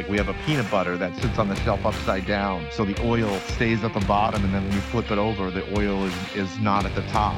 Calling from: Johnston, Rhode Island, United States; Well, I'm calling you from my home office, which is in Johnston, Rhode Island. So up in the Northeast, you know, where kind of, you know, everything happens.

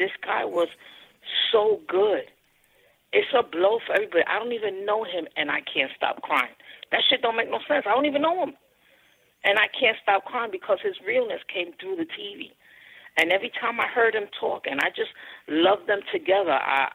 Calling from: New York City, New York, United States; I'm from Harlem, East Harlem.

